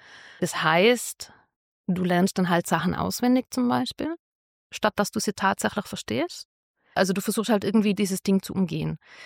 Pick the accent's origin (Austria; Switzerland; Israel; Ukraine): Austria; Wem es noch nicht aufgefallen ist, ich bin aus Österreich.